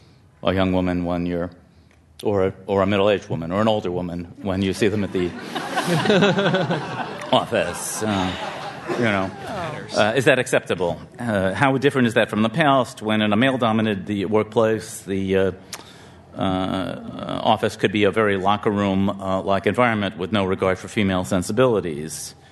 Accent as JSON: {"language": "English", "region": "Midwest", "country": "United States", "also_born_or_lived": "New York", "said": "are the Midwesterners more polite, speaking as a Midwesterner?"}